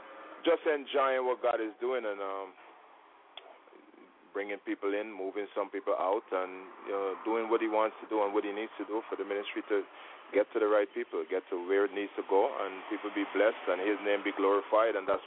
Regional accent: Guyana; now in New York, United States; Yeah, well … I am originally from Guyana, living in New York right now. I've been living in New York for quite some time, as a matter of fact.

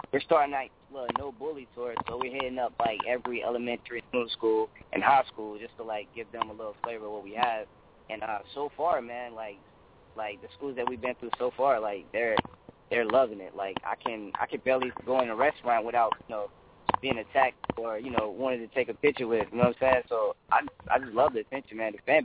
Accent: Greenville, North Carolina, United States; I'm from Greenville, North Carolina, but it feel like Atlanta raised me, man.

